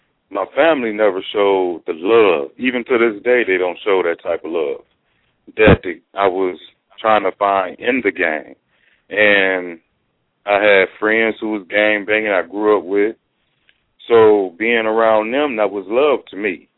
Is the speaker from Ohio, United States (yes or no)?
yes; Toledo, Ohio, United States; now in Dallas, United States; Toledo, Ohio.